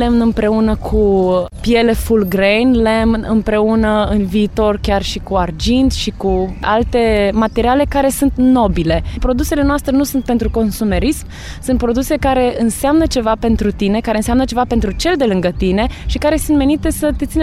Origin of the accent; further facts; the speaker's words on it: Drobeta-Turnu Severin, Mehedinți County, Romania; eu aveam un istoric personal de a cânta cu romii pe străzile unde am copilărit, în Drobeta, Turnul Severin